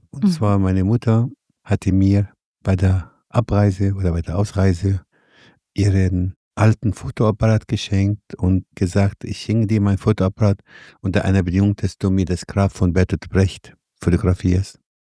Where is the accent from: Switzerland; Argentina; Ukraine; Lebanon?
Lebanon; Beirut, Beirut Governorate; German is a second language; moved away as an adult; ich bin in Beirut aufgewachsen, in einer Familie, die sehr kosmopolitisch, sehr offen ist. Es war formal muslimisch